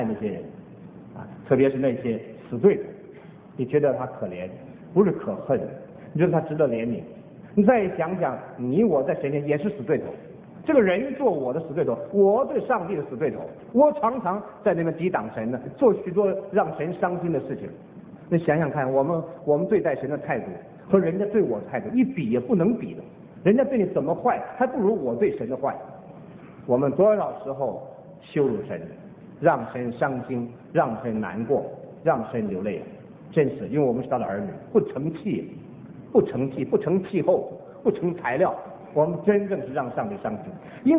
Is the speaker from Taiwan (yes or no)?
no; China; 而东方的中国，我们中国人实在孔孟之道第一流的修养，其他西方人比不上，实在比不上。